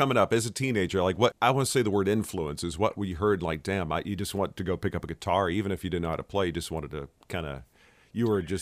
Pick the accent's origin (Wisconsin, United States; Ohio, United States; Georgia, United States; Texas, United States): Texas, United States; Dallas; You know, I'm from Dallas originally, got to have a pickup.